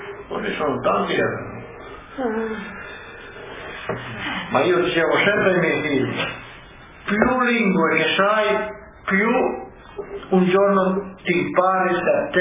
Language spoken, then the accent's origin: Italian; Grupignano, Friuli-Venezia Giulia, Italy; Qua adesso siamo Grupignano. Non posso dire che sono di Cividale, sono, partengo a Cividale, ma sono di Grupignano.